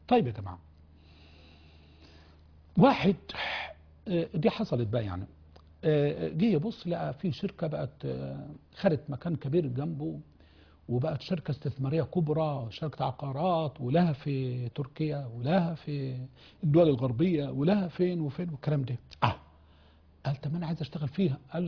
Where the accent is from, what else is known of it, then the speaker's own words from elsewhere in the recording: Egypt; انت عارف احنا مصريين بنحب نتفرج يعني